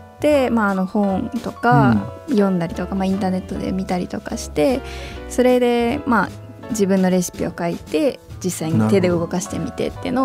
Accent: Sendai, Miyagi, Japan; now in Tokyo, Japan; 私は仙台であの育って姉も仙台育って、はい、で上京して、

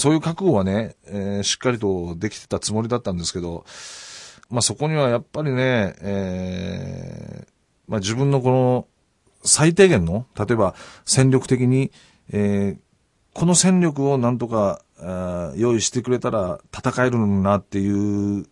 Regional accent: Kumamoto, Japan; 僕の、ね、生まれた故郷の試合だったやつが。

